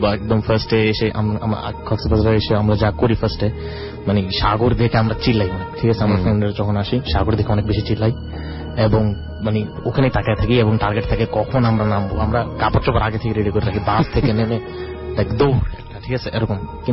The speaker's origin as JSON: {"language": "Bangla", "town": "Dhaka", "region": "Dhaka Division", "country": "Bangladesh", "said": "আমি ঢাকা মোহাম্মদপুর থেকে এসেছি।"}